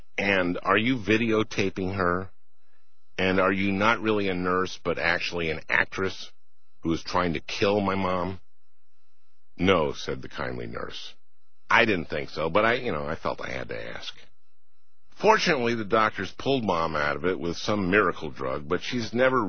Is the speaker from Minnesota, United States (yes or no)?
yes; Minnesota, United States; born or raised there